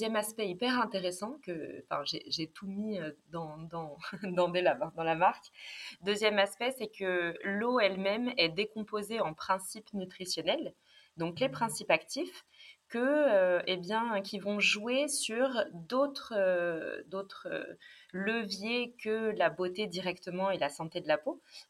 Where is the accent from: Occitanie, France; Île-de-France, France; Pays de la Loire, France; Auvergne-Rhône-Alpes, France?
Auvergne-Rhône-Alpes, France; Vichy; j'ai baigné vraiment dans la nutri cosmétique un petit peu depuis mon enfance, puisque j'ai grandi à Vichy